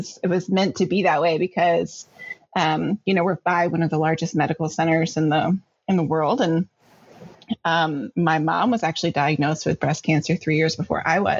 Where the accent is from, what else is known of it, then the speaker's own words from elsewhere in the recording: Annapolis, Maryland, United States; moved away as an adult; now in Houston, United States; So I'm originally from Maryland, just outside of Annapolis. And I lived there my whole life until I was 23.